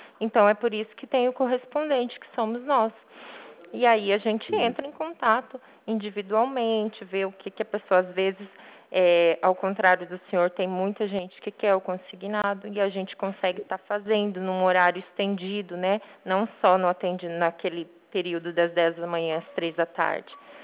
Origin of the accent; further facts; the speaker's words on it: Santos, São Paulo, Brazil; born there; now in Foz do Iguaçu, Brazil; Eu nasci em Santos, São Paulo, mas eu vivo em Foz do Iguaçu